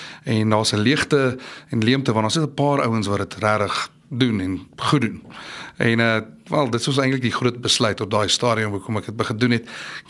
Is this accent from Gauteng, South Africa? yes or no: yes; Pretoria, Gauteng, South Africa; also born or lived in Potchefstroom; ek sal ingebore in Potch, maar nog altyd in Pretoria.